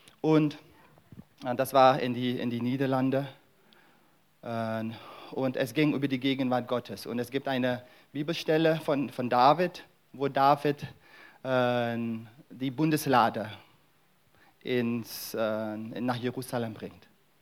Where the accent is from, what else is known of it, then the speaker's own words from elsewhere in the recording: Suriname; Und ich komme aus Suriname und wenn man in Suriname tanzt, dann tanzt man nicht so.